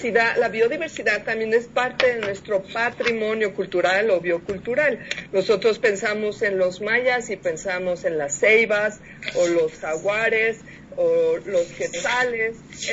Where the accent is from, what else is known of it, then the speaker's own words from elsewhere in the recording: Mexico; El maíz es un elemento de la biodiversidad central en nuestra identidad como mexicanos.